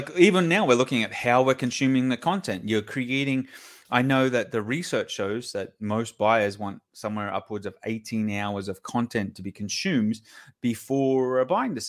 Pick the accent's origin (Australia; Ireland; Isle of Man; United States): Australia; because like I'm an Australian guy. I like it simple. I like my beer and my shrimp on the barbie, right?